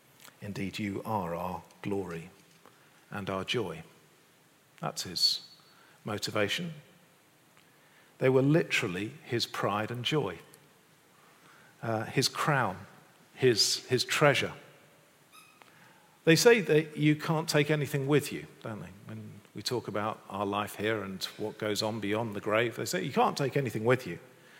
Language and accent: English; North West England, United Kingdom; I'm Lancastrian. I'm English.